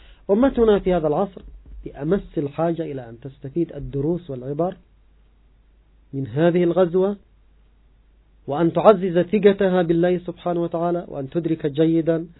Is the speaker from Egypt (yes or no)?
no; Yemen; نحن كشعب يمني، شعوب المنطقة بشكل عام